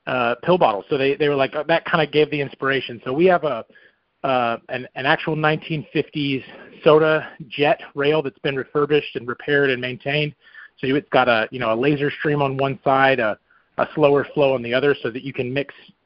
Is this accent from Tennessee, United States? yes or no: yes; Smyrna, Tennessee, United States; also born or lived in Cleveland, Tennessee; but we moved up to Smyrna, which is a suburb of Nashville. When I was about six.